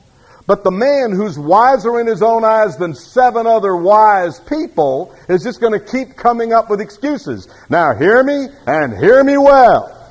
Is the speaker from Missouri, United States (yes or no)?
no; Florida, United States; now in California, United States; But when I grew up in Florida, they used to be huge anthills.